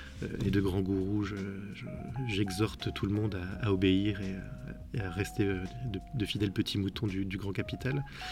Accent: Lille, Hauts-de-France, France; j'en ai fait à Lille, donc moi je viens de Lille

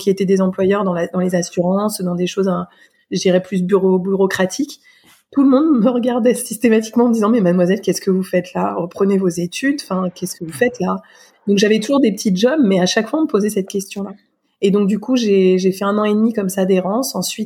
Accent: Surgères, Nouvelle-Aquitaine, France; J'ai grandi dans une ville qui s'appelle Surgères, en Charente-Maritime, près de La Rochelle, de 6 ans à 19 ans, dans une fratrie de 5 enfants.

